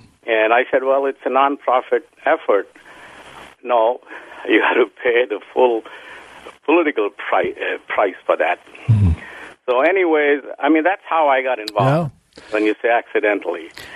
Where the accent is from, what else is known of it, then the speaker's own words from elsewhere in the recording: India; born there; I was born in India.